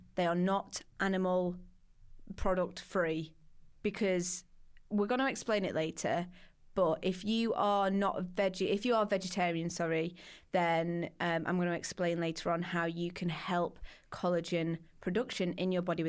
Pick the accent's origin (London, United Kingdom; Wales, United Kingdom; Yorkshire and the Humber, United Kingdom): Yorkshire and the Humber, United Kingdom; Doncaster; Yeah, well, you got my lovely accent.